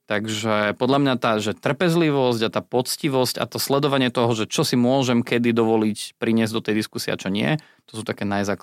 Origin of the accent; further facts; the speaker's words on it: Považie, Slovakia; ja pochádzam z Považia